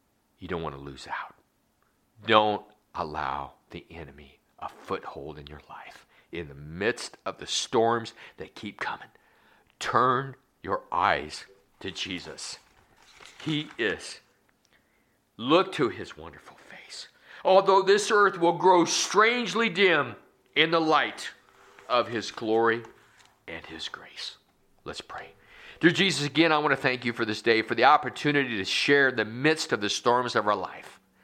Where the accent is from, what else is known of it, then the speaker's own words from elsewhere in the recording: Oskaloosa, Iowa, United States; I'm from Oskaloosa, and we had just what I would call the tail of the storm.